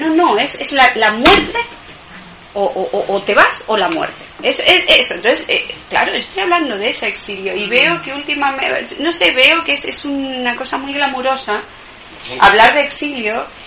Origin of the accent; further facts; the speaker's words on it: Argentina; accent: Argentine; first language Argentine Spanish; Pero me di cuenta que al escribir tenía que volver a mi lengua materna, y parece muy parecido, el argentino y el español parecen la misma lengua